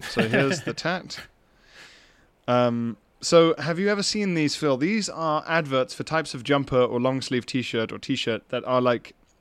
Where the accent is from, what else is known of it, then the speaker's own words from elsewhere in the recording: Yorkshire and the Humber, United Kingdom; now in Copenhagen, Denmark; I grew up in West Yorkshire, but I've lived in Copenhagen for the past 3 years.